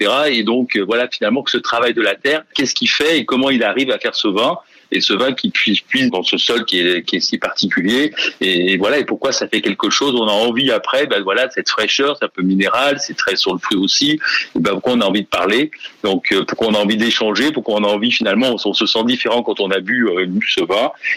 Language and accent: French; Lyon, Auvergne-Rhône-Alpes, France; Puis moi, je suis lyonnais, c'est pas très loin de Lyon.